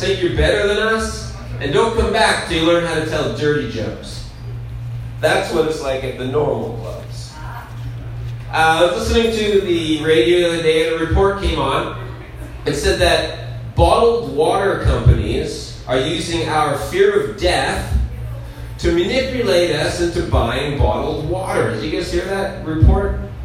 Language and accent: English; Nanaimo, British Columbia, Canada; I'm from Nanaimo.